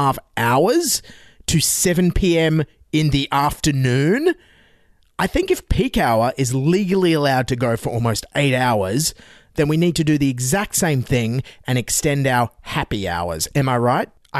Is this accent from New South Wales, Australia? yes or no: yes; Dignams Creek, New South Wales, Australia; I grew up on Dignams Creek as a child.